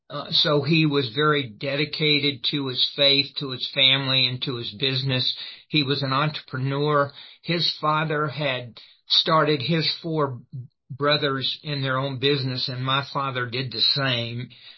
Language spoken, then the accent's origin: English; Anderson, South Carolina, United States; Yeah, I grew up there as well. Went to grammar school, junior high and high school in Anderson.